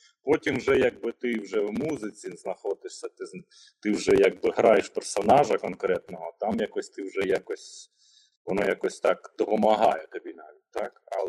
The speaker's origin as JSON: {"language": "Ukrainian", "region": "Vinnytsia Oblast", "country": "Ukraine", "tie": "born or raised there", "said": "я сам з Вінницької області родом, з селища, так, українського, звичайно, селища, я там ходив до школи."}